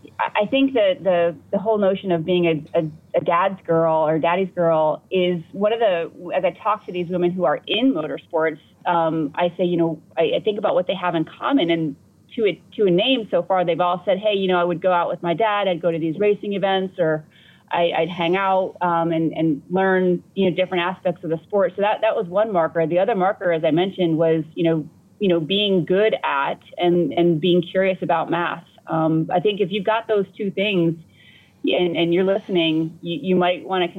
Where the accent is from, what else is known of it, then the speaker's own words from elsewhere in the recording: St. Augustine, Florida, United States; We had a plane growing up in St. Augustine, Florida, and lots of cars.